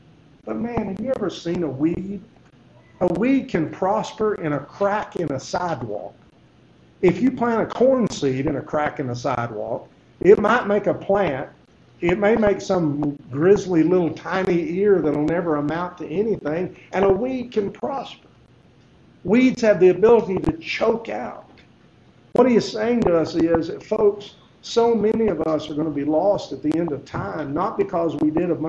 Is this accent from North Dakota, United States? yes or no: no; Texas, United States; I grew up in West Texas. I was used to tornadoes and wind storms and hail storms.